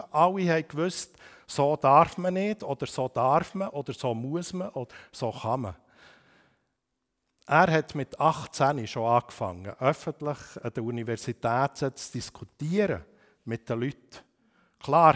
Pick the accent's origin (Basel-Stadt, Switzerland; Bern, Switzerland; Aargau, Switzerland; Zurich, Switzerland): Bern, Switzerland; Und jetzt komme ich aus dem Emmental.